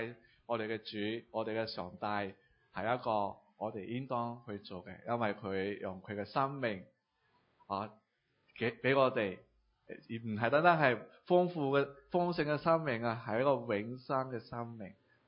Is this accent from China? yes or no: no; Malaysia; 我唔系港人啦，我系坏人啊，就系马来西亚嘅坏人啦